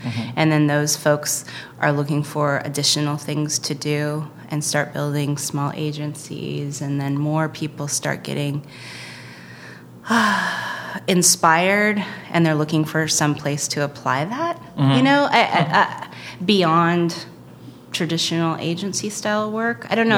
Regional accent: Mill City, Oregon, United States; I am from, well, I like to say my formative years were in Mill City, Oregon, which is east of Salem, a town of 1,500 people.

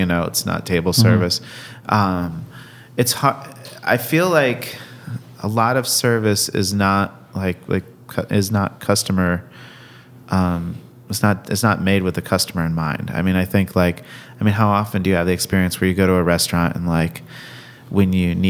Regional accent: Fairfield, Connecticut, United States; now in Portland, United States; I'm from Fairfield, Connecticut.

